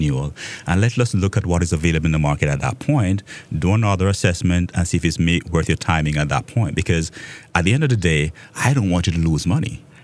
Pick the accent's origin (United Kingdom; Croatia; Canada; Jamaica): Jamaica; moved away as an adult; now in United States; So I'm from Jamaica. I spent most of my adult life there and migrated here to the United States a couple of years ago in 99, as a matter of fact.